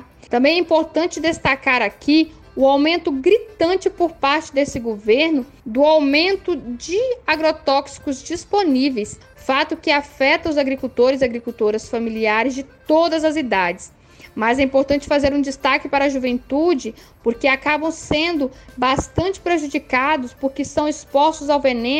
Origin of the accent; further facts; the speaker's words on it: Espírito Santo, Brazil; Eu mesma acompanho um grupo lá no meu estado do Espírito Santo